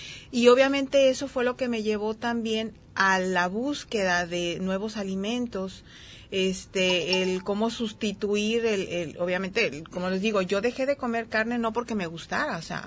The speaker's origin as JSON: {"language": "Spanish", "town": "Guadalajara", "region": "Jalisco", "country": "Mexico", "tie": "born there", "lives_now": "Puerto Vallarta, Mexico", "said": "yo nací en Guadalajara, pero yo tengo aquí 45 años"}